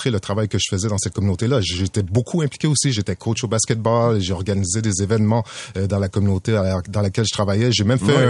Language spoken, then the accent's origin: French; Montreal, Quebec, Canada; parce que moi, j'ai vécu, j'ai grandi à Montréal-Nord